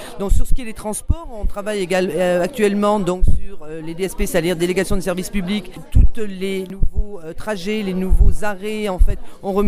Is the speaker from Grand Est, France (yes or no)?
no; Apt, Provence-Alpes-Côte d'Azur, France; moi je suis d'APT. Donc j'étais moi-même trésorière du rugby à 13 à APT.